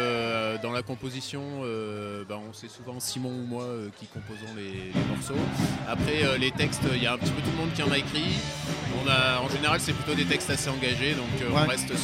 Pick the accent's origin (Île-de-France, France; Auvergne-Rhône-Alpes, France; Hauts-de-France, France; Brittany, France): Auvergne-Rhône-Alpes, France; Saint-Vincent-de-Barrès; Oui, on est de Saint-Vincent de Barès accessoirement.